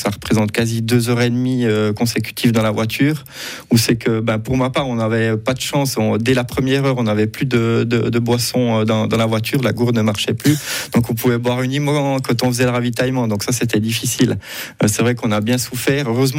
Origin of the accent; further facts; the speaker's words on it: France; accent: French; je parle plutôt relativement bien l'anglais, même si j'ai toujours mon petit accent français, ce qui est normal.